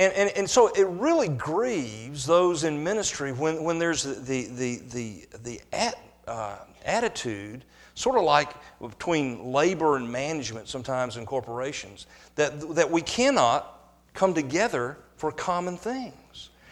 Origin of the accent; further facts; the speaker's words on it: the South, United States; I love the South. I was born in the South. I spent most of my life in the South.